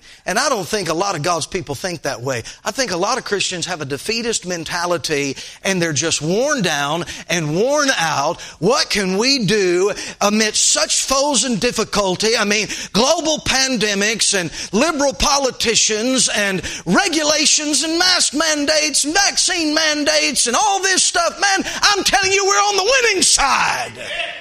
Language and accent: English; Florida, United States; You know, I'm from Northwest Florida. I hear lake, I think, seeing one shore from the other shore. But then there are Great Lakes up here.